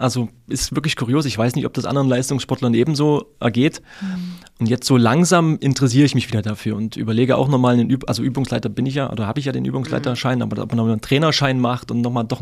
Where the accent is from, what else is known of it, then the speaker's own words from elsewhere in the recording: Leipzig, Saxony, Germany; Für mich als Leipziger, der in jede Richtung 450 Kilometer hat